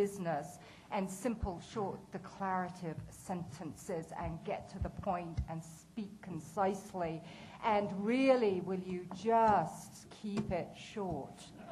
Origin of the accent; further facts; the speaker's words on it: England, United Kingdom; So as you may have gathered, I grew up in England.